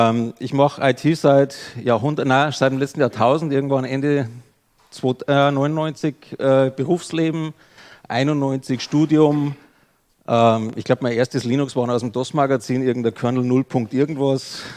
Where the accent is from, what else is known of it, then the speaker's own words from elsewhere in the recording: Bavaria, Germany; Also unsere Art Deutsch, er ist ja Österreicher, ich bin Bayer.